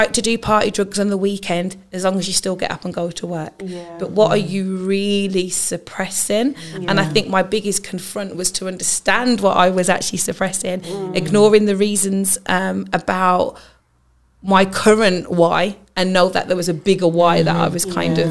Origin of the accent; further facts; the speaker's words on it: Handsworth, West Midlands, United Kingdom; I went to a girls' school, and because I was from Handsworth.